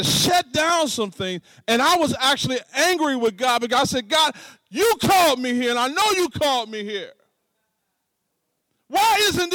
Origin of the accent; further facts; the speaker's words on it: Detroit, Michigan, United States; now in Omaha, United States; because I've been pastoring for 13 years, and I'm from Detroit, and we planted the church there in Omaha